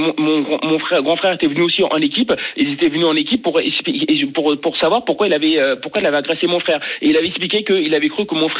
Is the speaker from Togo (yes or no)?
no; France; Aujourd'hui, moi je suis français. Comme c'est pour ça que j'ai précisé, je suis français.